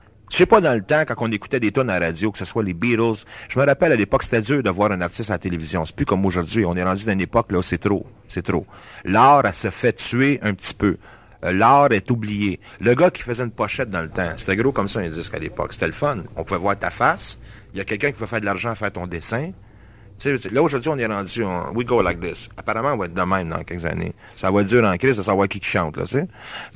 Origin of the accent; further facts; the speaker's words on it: Canada; Moi, je suis vraiment un American boy. Tu sais, je suis né ici en Amérique du Nord. Je suis né au Canada. J'ai vécu ici toute ma vie.